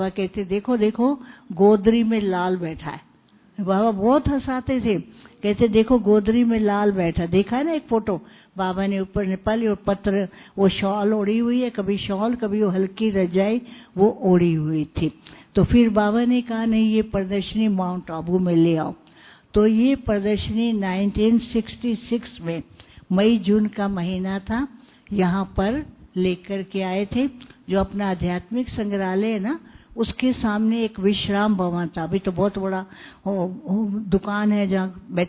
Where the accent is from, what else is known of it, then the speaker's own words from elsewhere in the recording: Karnal, Haryana, India; हमें याद आता है हम करनाल से हैं, करनाल में थे